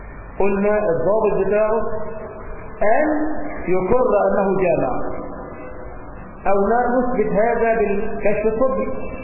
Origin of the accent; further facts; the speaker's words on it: Egypt; اللهم اجعل بلدنا مصر آمنة مطمئنة